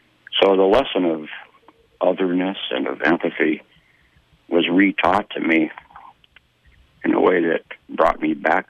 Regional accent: Worthington, Minnesota, United States; And my recollection of growing up in Worthington, Minnesota was of a very tense household, bitter arguments between my mom and dad late at night.

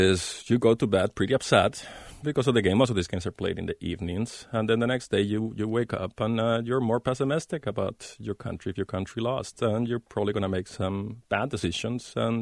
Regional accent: Spain; I was born and raised in Spain, and I know what happens to the country when we're playing a World Cup match.

